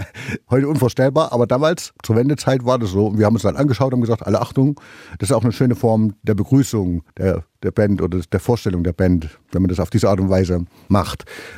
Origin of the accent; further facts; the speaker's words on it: Taubach, Thuringia, Germany; Also ich bin in Taubach aufgewachsen